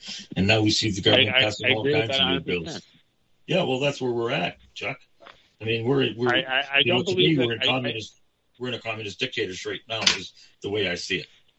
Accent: Toronto, Ontario, Canada; I was born and raised in Toronto, Chuck. When I was living in Toronto growing up as a kid, it was a great, great city to grow up in.

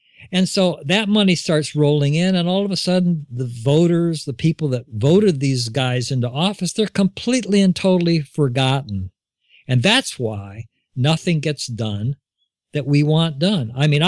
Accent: United States; moved away as an adult; It is my country. It is my passport, my citizenship. I'm an American.

